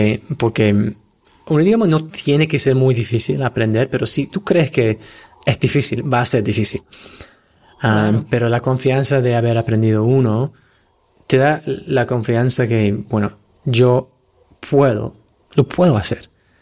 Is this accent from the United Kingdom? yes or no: yes; England, United Kingdom; Spanish is a second language; Bueno, soy de Inglaterra y yo me dedico a los idiomas.